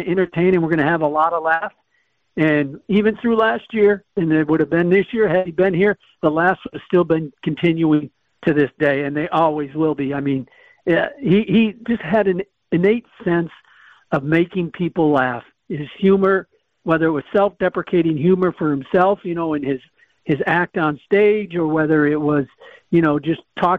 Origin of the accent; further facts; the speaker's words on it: Milwaukee, Wisconsin, United States; I grew up in the Milwaukee area. I remember going to games as a kid at County Stadium, sitting in the bleachers for $2.